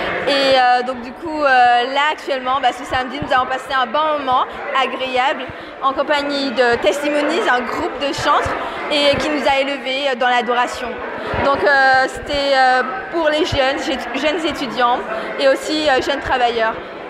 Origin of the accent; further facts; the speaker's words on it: French Guiana, France; now in Guadeloupe; Je suis guyanaise et je suis actuellement en Guadeloupe pour mes études de médecine en troisième année.